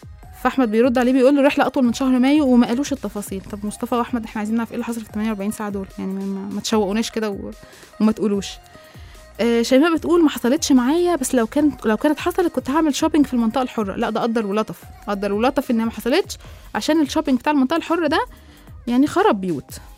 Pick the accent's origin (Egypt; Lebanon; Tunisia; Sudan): Egypt; واحنا ايوه يعني احنا مصريين